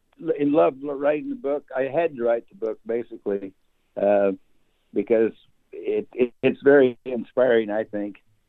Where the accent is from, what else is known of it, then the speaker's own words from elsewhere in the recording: Oklahoma, United States; she came from Wisconsin, I came from Oklahoma.